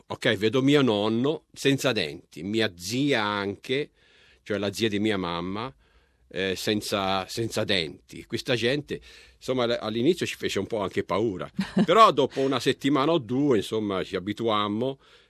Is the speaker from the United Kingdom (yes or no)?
no; North Fitzroy, Victoria, Australia; also born or lived in Tuscany, Italy; A dir la verità no, i primi ricordi li ho di North Fitzroy, cioè un mese dopo che io e mia mamma siamo sbarcati dalla nave cominciano i ricordi.